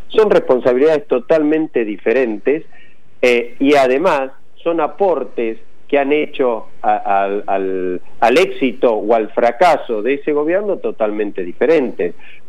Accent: Argentina; yo creo que también la Argentina, como argentinos, tenemos que...

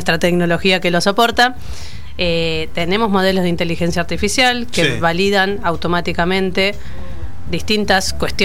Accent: La Plata, Buenos Aires Province, Argentina; Somos de La Plata, sí.

